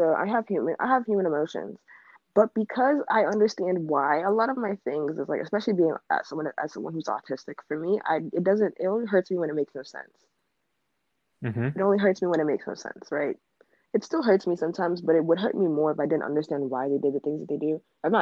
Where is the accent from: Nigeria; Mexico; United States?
Nigeria; I'm Nigerian, 19 or 18 at that time, and I'm black.